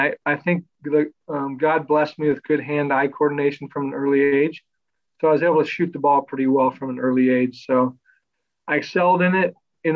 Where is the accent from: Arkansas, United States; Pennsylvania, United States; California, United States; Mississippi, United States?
California, United States; now in Tustin, United States; I'm from Southern California. So actually, I live in Tustin, California right now. It's in Orange County, and been living here a while since I retired from basketball.